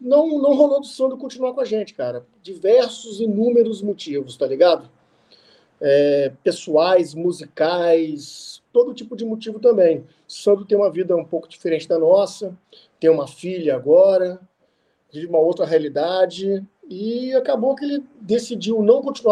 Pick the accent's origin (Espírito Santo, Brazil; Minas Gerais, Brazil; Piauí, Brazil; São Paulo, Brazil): Espírito Santo, Brazil; accent: capixaba; apesar da gente ser uns caras meio divertidos, ter o sotaque capixaba engraçado, as palavras engraçadas, né?